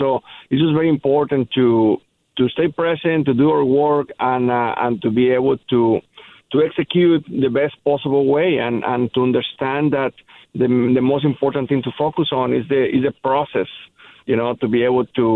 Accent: Mexico; being born and raised in Mexico, it's been a little bit different.

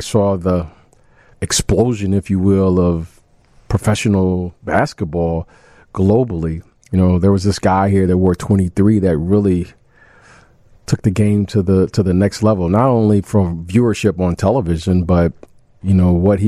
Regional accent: Detroit, Michigan, United States; born or raised there

